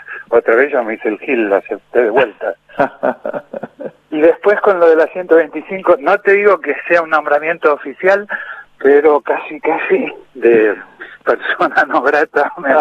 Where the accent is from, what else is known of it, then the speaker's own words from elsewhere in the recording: Villa Lynch, Buenos Aires Province, Argentina; born there; No, yo en verdad nací en Villa Lynch.